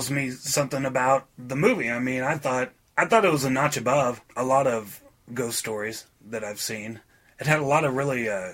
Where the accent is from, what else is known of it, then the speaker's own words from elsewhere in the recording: United States; it goes in a direction that me as an American movie watcher isn't akin to seeing.